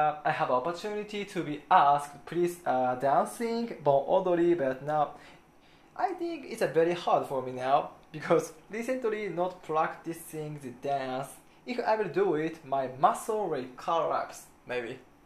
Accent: Tokushima, Japan; English is a second language; Yes, my hometown Tokushima Prefecture is a famous of a bon odori.

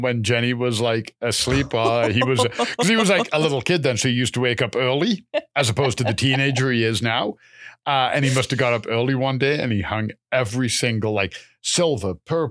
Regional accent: England, United Kingdom; because he knew I was from England

